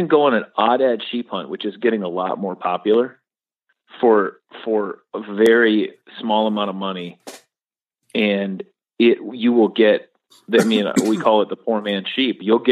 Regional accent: Minnesota, United States; now in Kentucky, United States; I grew up and I live and breathe whitetails at my place in Kentucky, you know, and I grew up with them in Minnesota

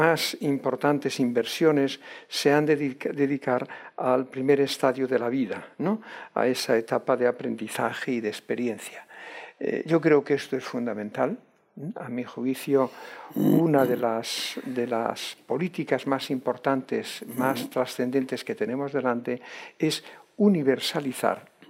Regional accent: Vigo, Galicia, Spain; aunque tengo cerca de mi ciudad natal y en la que resido muchos días del año, que es Vigo

